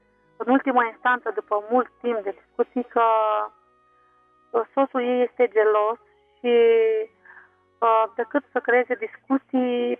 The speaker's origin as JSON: {"language": "Romanian", "region": "Bucharest", "country": "Romania", "said": "sunt din București."}